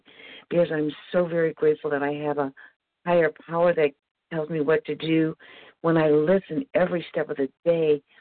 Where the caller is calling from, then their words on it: Missouri, United States; Good morning. … calling from Missouri.